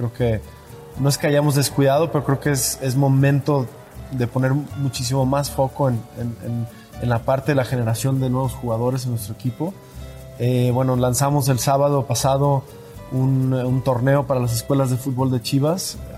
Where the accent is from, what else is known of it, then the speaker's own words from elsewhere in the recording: Mexico; como empresario mexicano tengo una gran labor que hacer en Chivas, empresario joven también.